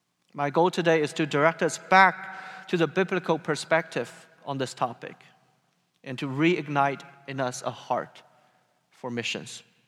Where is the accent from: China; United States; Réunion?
China; moved away as an adult; Although I was born and raised in China, it was 15 years ago when I last lived in China as a resident.